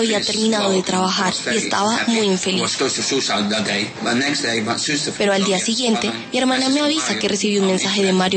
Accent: Colombia; Soy de Colombia.

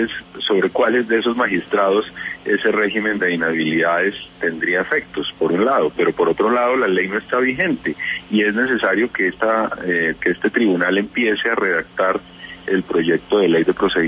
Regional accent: Mocoa, Putumayo, Colombia; Yo soy de Mocoa, de la capital del departamento.

